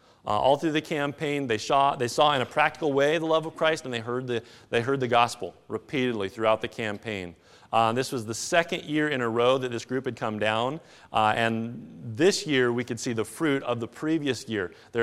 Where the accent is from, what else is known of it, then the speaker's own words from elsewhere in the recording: Long Beach, Washington, United States; We grew up in Long Beach, Washington